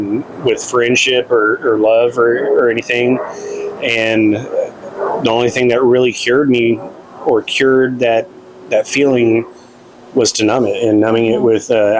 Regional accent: Fort Worth, Texas, United States; I grew up in Southwest Fort Worth in an average middle-class family.

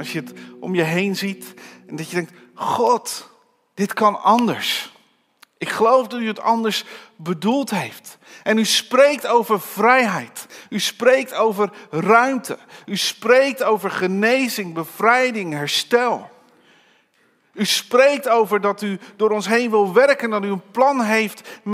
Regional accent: Netherlands; Dat is voor ons een uitdaging als Nederlanders.

